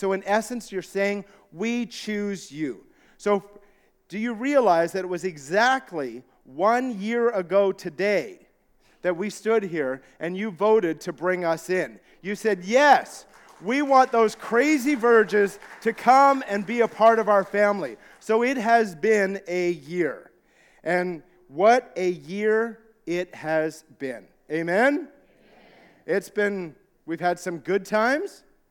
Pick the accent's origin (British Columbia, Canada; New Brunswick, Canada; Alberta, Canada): British Columbia, Canada; Tumbler Ridge; also born or lived in Newfoundland; When we first got married, we moved back to my hometown of Tumbler Ridge, BC, which is where I grew up after we had left Newfoundland. So some people think, well, I thought you were a Newfie. I am a Newfie, but it's that we moved out there